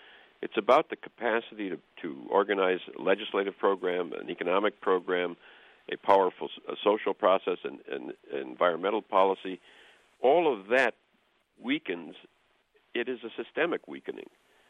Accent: Racine, Wisconsin, United States; I'm from Racine, Wisconsin, a kind of difficult, struggling industrial town just a little bit north of where you are. And I come out of the Wisconsin progressive tradition.

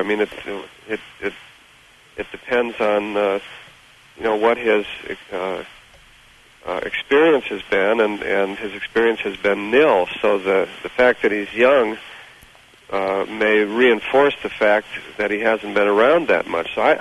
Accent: Midwest, United States; now in California, United States; but as a Midwesterner, I'm quite aware that the Midwest is a battleground.

